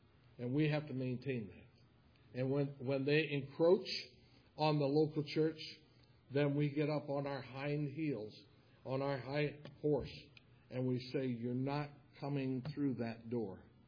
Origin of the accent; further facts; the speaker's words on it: United States; We love our country, the United States of America. I'm an American. Every time I go to a foreign country, I can hardly wait to set my feet on American soil.